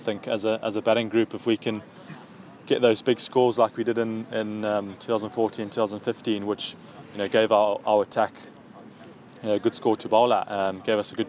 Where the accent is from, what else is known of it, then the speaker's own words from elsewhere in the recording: Zimbabwe; growing up in Zimbabwe